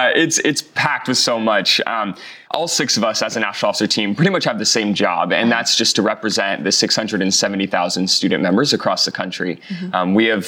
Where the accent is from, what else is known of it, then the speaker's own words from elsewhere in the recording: San Luis Obispo, California, United States; I'm from San Luis Obispo, California, right there on the Central Coast.